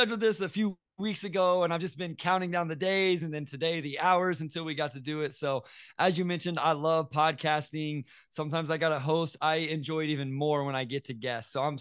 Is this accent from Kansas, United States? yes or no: yes; Syracuse, Kansas, United States; now in Lakin, United States; I now live in Lakin, Kansas. This is where me and my family live, where I teach and coach, which is just 30 miles east of that. So growing up in Syracuse was great. That's where all my family lived.